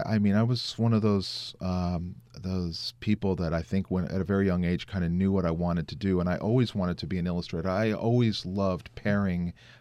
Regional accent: Jupiter, Florida, United States; And the story was this kind of path that I've taken as a kid growing up in Florida who liked to draw, who becomes, you know, best-selling, you know, children's book creator.

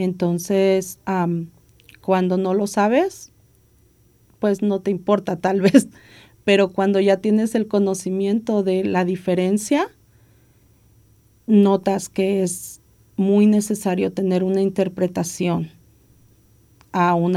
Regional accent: Mexico City, Mexico; yo soy de la Ciudad de México y yo hablo en doble sentido todo el tiempo

